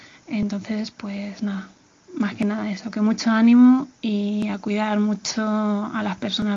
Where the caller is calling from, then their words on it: Madrid, Community of Madrid, Spain; de Madrid.